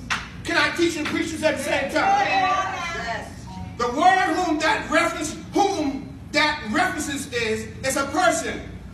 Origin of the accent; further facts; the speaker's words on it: Bahamas; Let me make this plain for you. I'm from Bahamas. Old school.